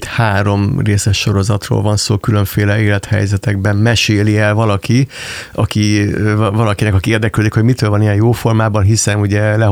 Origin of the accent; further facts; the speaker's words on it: Hungary; Hát ez hozzátartozik, hogy ilyen vidéki származású vagyok. Vidéki Magyarországon nőttem fel